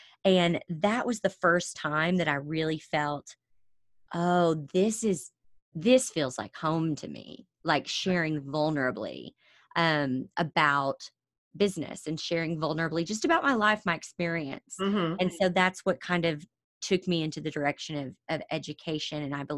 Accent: Southern United States, United States; And I think, you know, growing up in the South, I just thought, yeah, I'm going to get married, and I don't want to just be a stay-at-home mom.

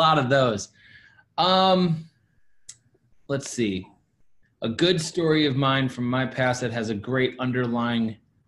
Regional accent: Milwaukee, Wisconsin, United States; also born or lived in New York City, United States / Miami, United States; then to New York City for a year, then to Miami for 5 years, and now ultimately back to my hometown here in Milwaukee.

